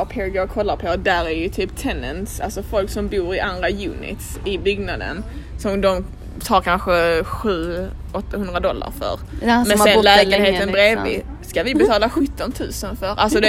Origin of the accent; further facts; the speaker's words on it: Sweden; Hon frågade var jag var ifrån och att jag var från Sverige